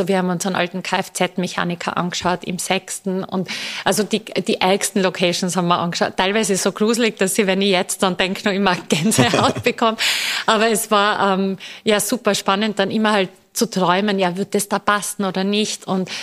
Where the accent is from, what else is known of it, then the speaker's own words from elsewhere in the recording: Tyrol, Austria; ich bin Tirolerin, wie man wahrscheinlich hört